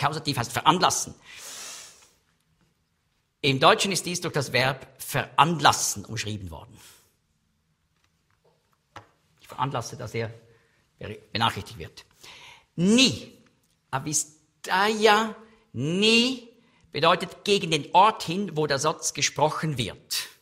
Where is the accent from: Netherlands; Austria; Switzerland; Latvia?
Switzerland; Als Schweizer meine ich jetzt.